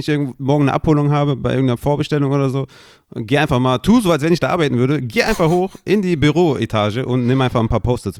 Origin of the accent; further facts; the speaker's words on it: Düsseldorf, North Rhine-Westphalia, Germany; Also, ich bin Düsseldorfer, ich liebe Fortuna Düsseldorf